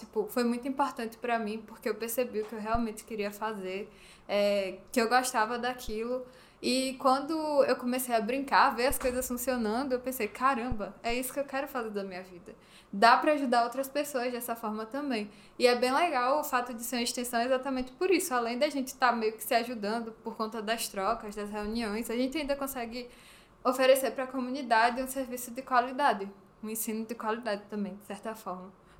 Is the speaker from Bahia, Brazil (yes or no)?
yes; Bahia, Brazil; eu não sou daqui, eu sou da Bahia.